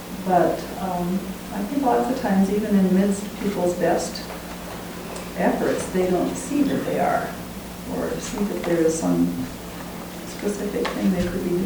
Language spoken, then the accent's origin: English; Olympia, Washington, United States; from Olympia, Washington.